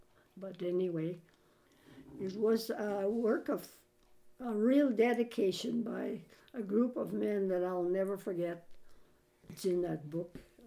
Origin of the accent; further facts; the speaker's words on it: Forfar, Scotland, United Kingdom; born there; Oh, just in Forfar.